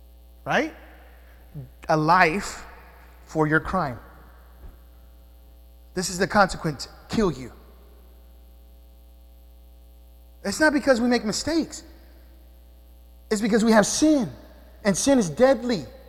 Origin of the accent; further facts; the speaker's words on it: the South, United States; I'm from the South, amen?